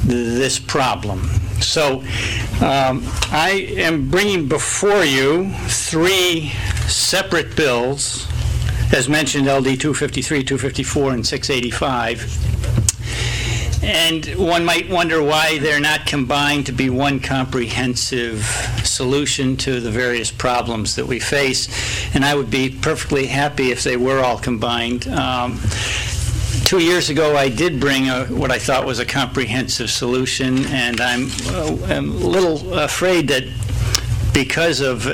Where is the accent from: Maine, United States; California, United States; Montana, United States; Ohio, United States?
Maine, United States; Brooksville; One, the Callahan Mine in my hometown of Brooksville, is an open pit mine.